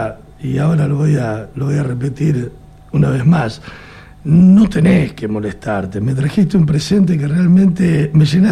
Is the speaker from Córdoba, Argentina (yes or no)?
no; Buenos Aires, Argentina; yo me crié en Buenos Aires, en el conurbano.